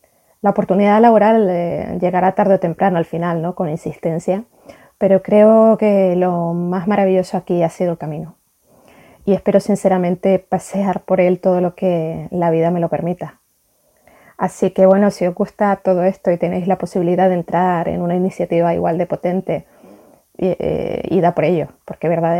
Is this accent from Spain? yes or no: yes; Canary Islands, Spain; now in Catalonia, Spain; soy canaria, aunque actualmente resido en Cataluña